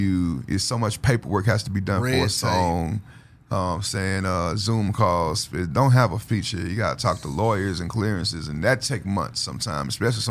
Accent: Houston, Texas, United States; Like, I'm cut from the underground scene of Houston, Texas.

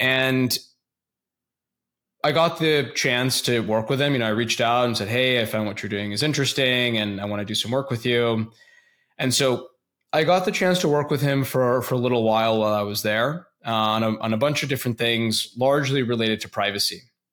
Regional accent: Illinois, United States; I went to undergrad in Illinois. I'm from Illinois originally.

